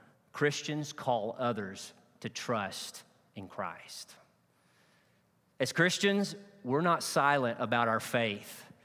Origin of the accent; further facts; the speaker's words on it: Arkansas, United States; I heard this growing up in Arkansas.